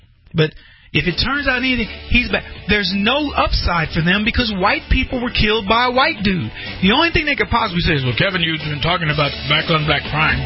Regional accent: United Kingdom; I grew up in Britain

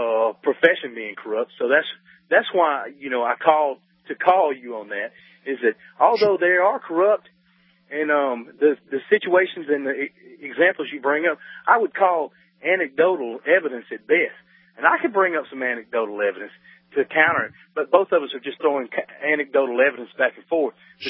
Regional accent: the South, United States; You know, not to put down, because I'm from the South. I haven't always lived there.

